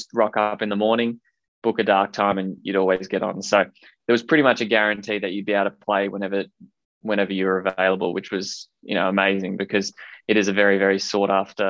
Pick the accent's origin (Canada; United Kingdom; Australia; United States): Australia; Perth, Western Australia; I think growing up in Perth definitely prepared me for the Scottish wind.